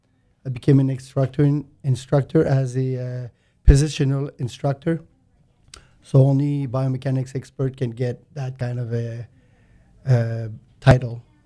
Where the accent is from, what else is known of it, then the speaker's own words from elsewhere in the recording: Montreal, Quebec, Canada; I'm from Montreal.